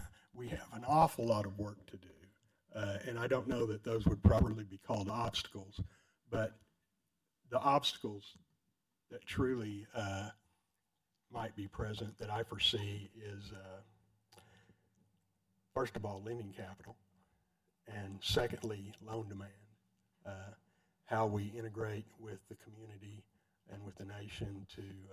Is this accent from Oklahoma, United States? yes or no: yes; Pawhuska, Oklahoma, United States; I grew up in Pawhuska